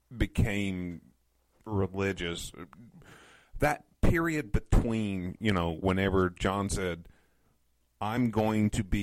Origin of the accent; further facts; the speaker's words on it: Florida, United States; considering that I grew up in Florida and am